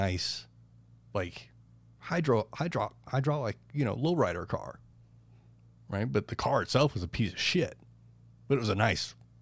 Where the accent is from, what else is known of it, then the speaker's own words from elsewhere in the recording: Ireland; Well, I mean, I am Irish.